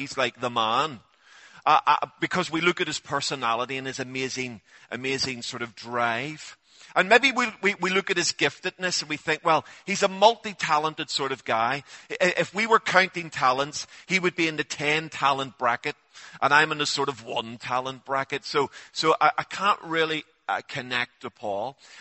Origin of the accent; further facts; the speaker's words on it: Belfast, Northern Ireland, United Kingdom; So actually I'm from Belfast and he was from Belfast.